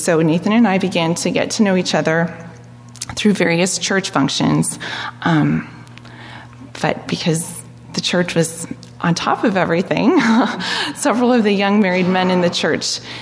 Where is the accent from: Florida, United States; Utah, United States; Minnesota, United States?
Florida, United States; Orlando; I grew up in Orlando, Florida, and my parents and grandparents on both sides were believers